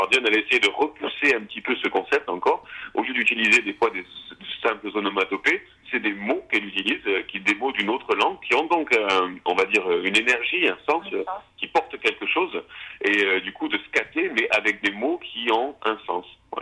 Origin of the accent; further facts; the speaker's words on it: Occitanie, France; Je suis né dans une roulotte en itinérance, mais après, j'ai grandi quand même dans le Tarn, dans la région toulousaine. Et puis récemment, là, depuis 4 ou 5 ans, avec Diane, on a choisi de venir se réinstaller au Pays Basque.